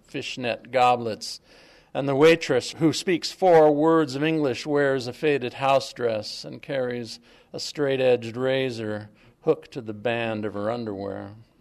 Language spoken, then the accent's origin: English; Sitka, Alaska, United States; I'm from Sitka, Alaska, 99835, as my friend Richard Nelson would say.